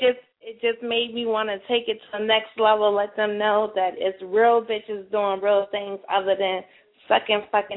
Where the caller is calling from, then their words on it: New Jersey, United States; I'm currently calling from Jersey.